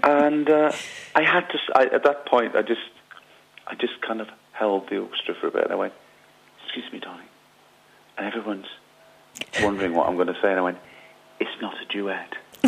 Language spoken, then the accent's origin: English; Wales, United Kingdom; So the Celts are coming out, because Joe's Scottish, I'm Welsh, and Michael's Welsh.